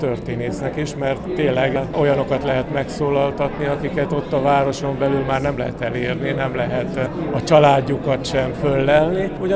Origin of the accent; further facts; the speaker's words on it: Balassagyarmat, Nógrád, Hungary; Hát elsősorban, hogy balassagyarmati vagyok.